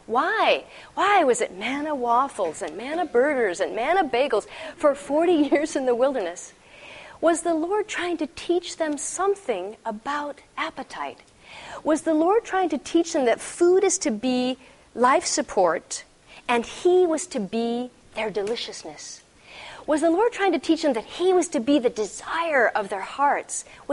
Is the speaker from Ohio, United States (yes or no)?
no; Texas, United States; I'm from Texas. I'm preaching to me, okay?